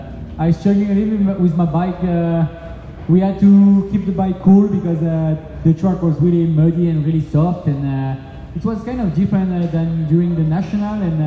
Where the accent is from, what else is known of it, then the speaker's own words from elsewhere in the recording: France; English is a second language; now in United States; especially for me that now I live in America and I'm strong, far away from everybody. And far from my home country, far from my friend and my family, and yeah, to have here today all the French crew